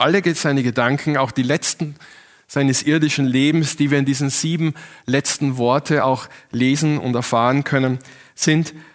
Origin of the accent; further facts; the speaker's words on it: Austria; ich komme aus Österreich und in Österreich ist Karfreitag kein Feiertag